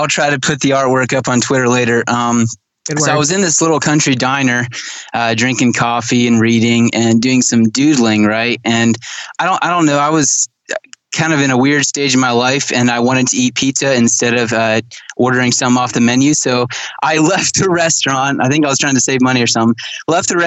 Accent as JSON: {"language": "English", "country": "Kenya", "tie": "born or raised there", "said": "my parents were missionaries in Kenya, Africa. So I grew up in Kenya, and they were Amish Mennonite missionaries"}